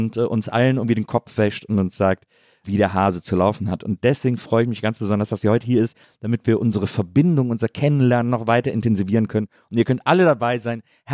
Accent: Bonn, North Rhine-Westphalia, Germany; In Bonn, zwischen Köln und Bonn aufgewachsen.

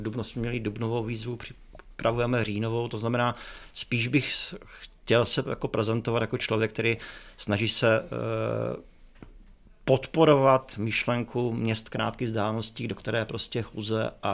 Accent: Olomouc, Olomouc Region, Czechia; born there; v Olomouci jsem se narodil a vzhledem k tomu, že do Prahy to máte 2 hodiny cesty vlakem, tak jednoznačně preferuju domácí prostředí, Hanou, Olomouc. Prostě tady jsem se narodil

